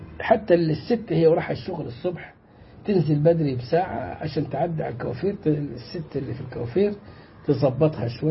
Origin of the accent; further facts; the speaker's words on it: Egypt; وعندنا في مصر